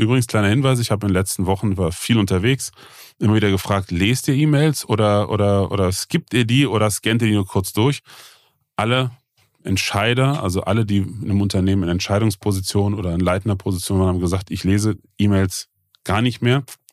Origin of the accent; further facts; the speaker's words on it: Rhineland, Germany; er kommt immer schön im Rheinland, bei uns im Rheinland